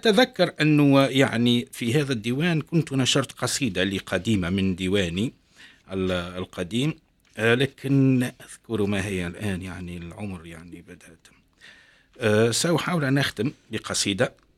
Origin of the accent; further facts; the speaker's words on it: Kairouan, Kairouan Governorate, Tunisia; حينما عرف أني من القيروان وأن … هو الذي درسه يعني لأنه جدي كان أستاذ فرنسية